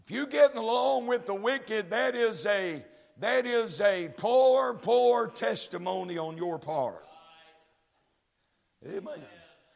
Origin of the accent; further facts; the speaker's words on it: United States; I'm a Christian and I'm an American.